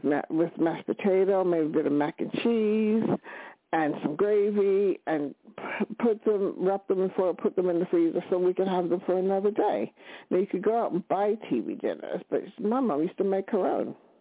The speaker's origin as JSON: {"language": "English", "country": "United States", "said": "And you know, I'm from the States, right? So when I'm talking about my experience and my family's experience, I'm talking about the States."}